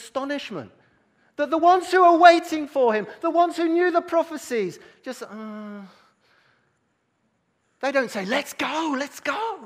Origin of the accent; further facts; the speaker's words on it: Brazil; also born or lived in Grimsby, United Kingdom; See, I grew up in Brazil, but I'm from Grimsby.